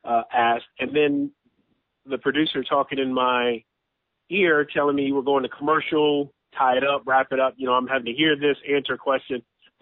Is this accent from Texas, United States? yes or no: yes; Texas, United States; I'm not going to be thinking, oh, well, I'm from Texas, so I want Houston to win, or I played for the Celtics and I like them better.